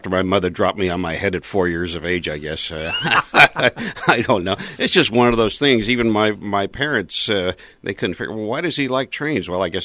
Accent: San Francisco, California, United States; I grew up in San Francisco, and I got my first wind-up train set my four-year-old birthday

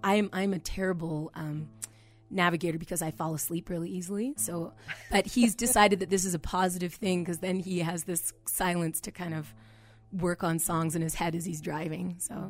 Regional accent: Montreal, Quebec, Canada; now in Chicago, United States; I grew up in Montreal, Quebec, Canada. So I'm the imposter. I'm … that's a Canadian.

